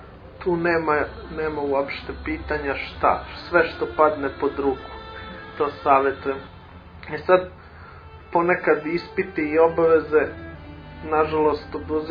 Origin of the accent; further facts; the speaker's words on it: Belgrade, Serbia; born there; rođen sam u Beogradu, pa koliko od rodbine, koliko od oca učim taj jezik. Ali primetio sam kada odem kod rodbine u Trebinje, vrlo brzo se prebacim na govor